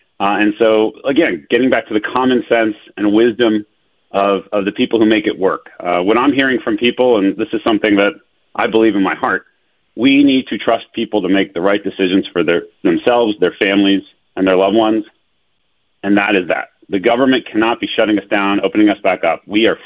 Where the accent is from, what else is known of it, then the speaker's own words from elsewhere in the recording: Pennsylvania, United States; Yeah, I'm a small business owner, born and raised in Berks County, but Cheryl and I have made our home, raised our girls in southeastern PA